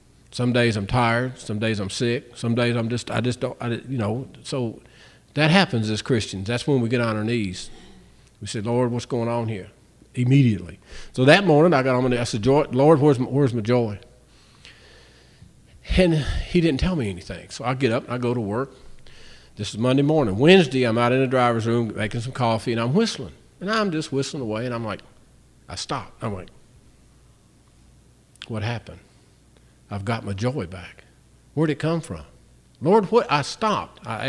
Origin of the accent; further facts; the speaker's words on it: West Virginia, United States; I'm sorry, I'm from West Virginia originally. That's why I don't know nothing.